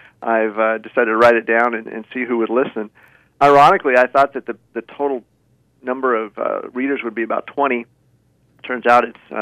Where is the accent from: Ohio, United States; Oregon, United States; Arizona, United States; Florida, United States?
Arizona, United States; Tucson; I'm from Tucson. I was raised there. Went to, you know, Catalina High School and the U of A and Whitmore Elementary School.